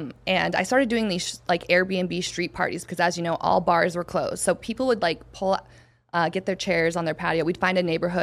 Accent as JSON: {"language": "English", "region": "Montana", "country": "United States", "said": "and I'm also from Montana."}